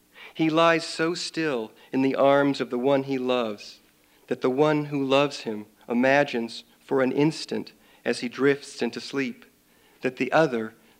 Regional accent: Tempe, Arizona, United States; also born or lived in Mesa; now in Tucson, United States; I ended up born in Mesa and growing up in Tempe, which was fine, I suppose. But I have always loved Tucson.

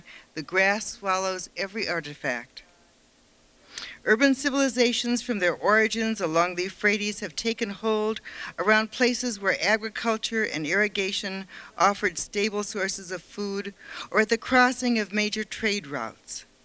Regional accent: Chicago, Illinois, United States; The hot, humid air reminds me of the Midwest, where I was raised in Chicago, the prairie city with no prairie in sight.

